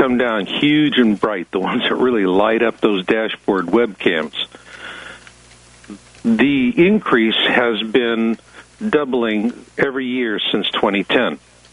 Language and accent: English; Arizona, United States; And I grew up in Arizona. To me, snow was something you put in a cone with some flavored syrup and bada bing.